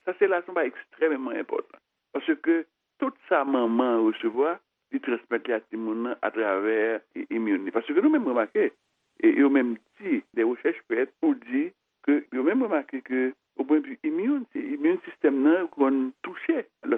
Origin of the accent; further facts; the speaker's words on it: Haiti; je suis dans le pays caribéen, c'est-à-dire que je suis haïtien.